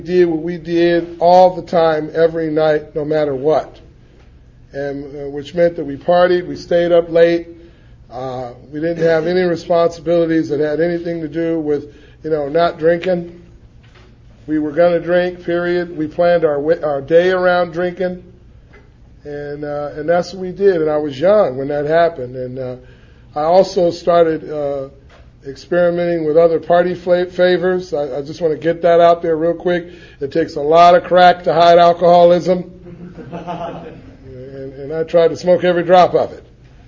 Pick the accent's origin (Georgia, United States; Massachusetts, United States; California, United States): California, United States; Watts; also born or lived in San Fernando Valley; I was born a poor black child in the Jordan Downs Projects, is where I grew up in Watts. Lived over there for 14 and a half years. And I went to school in the San Fernando Valley for 6 years, which explains the proper diction when I speak. But I really am from Watts.